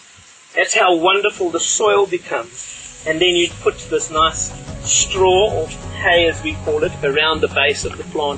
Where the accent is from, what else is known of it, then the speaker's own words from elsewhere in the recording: Plettenberg Bay, Western Cape, South Africa; I'm from the Western Cape, Plettenberg Bay, a place called Witterdrift. We've been here for 2 years